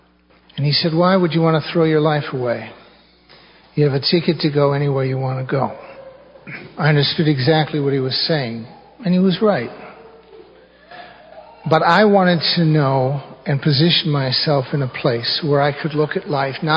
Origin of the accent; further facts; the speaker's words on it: Gary, Indiana, United States; I was born in Gary, Indiana, of second-generation immigrant grandparents, parents, and I went to school in Gary. I went to St. Mark's Grade School.